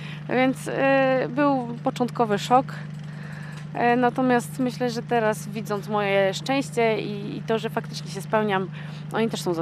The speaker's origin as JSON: {"language": "Polish", "town": "Wadowice", "region": "Lesser Poland", "country": "Poland", "said": "Jestem z Wadowic."}